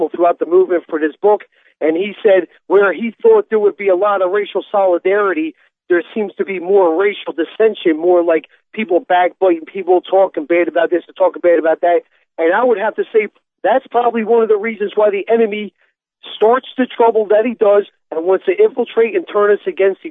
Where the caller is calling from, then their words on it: Philadelphia, Pennsylvania, United States; I'm calling from Philadelphia.